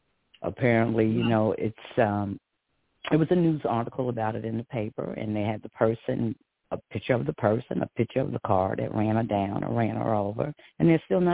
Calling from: North Carolina, United States; Well, I'm calling from North Carolina

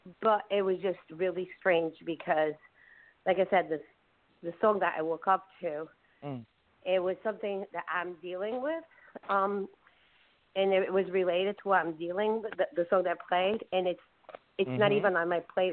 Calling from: Rhode Island, United States; I'm calling from Rhode Island.

